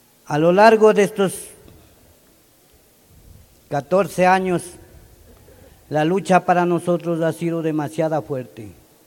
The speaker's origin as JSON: {"language": "Spanish", "town": "San José del Tambo", "region": "Bolívar", "country": "Ecuador", "said": "vengo desde la provincia de Bolívar, del Cantón Chillanes, Parroquia San José del Tambo, Comunidad San Pablo de Amalí."}